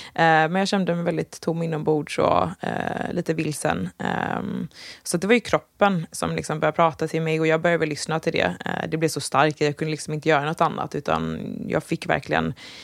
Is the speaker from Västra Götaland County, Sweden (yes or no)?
yes; Gothenburg, Västra Götaland County, Sweden; Och försökt spendera somrarna hemma i Göteborg eller i Västkusten när min familj bor.